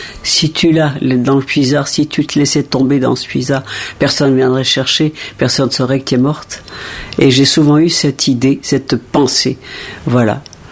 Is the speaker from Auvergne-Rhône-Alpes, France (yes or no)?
yes; Lyon, Auvergne-Rhône-Alpes, France; je suis toute petite, je me cache derrière un fauteuil à Lyon pour l'écouter.